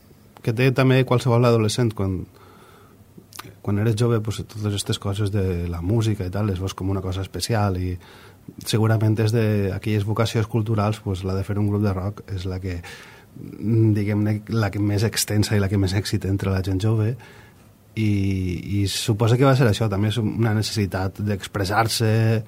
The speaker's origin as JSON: {"language": "Catalan", "town": "Pego", "region": "Valencian Community", "country": "Spain", "said": "soc de Pego"}